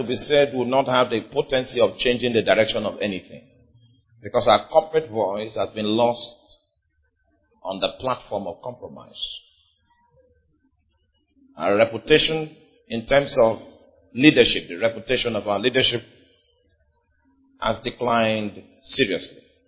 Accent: Nigeria; If you go to some nations, as you are coming as a Nigerian, you are already a suspect.

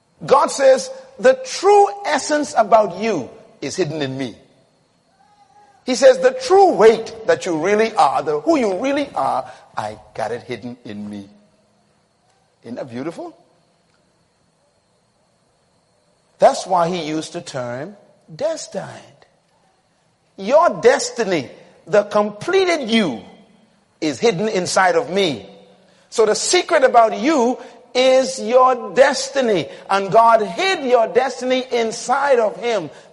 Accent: Bain Town, New Providence, Bahamas; born there; when I was born in Bain Town, in that environment, everybody was telling me what I should be.

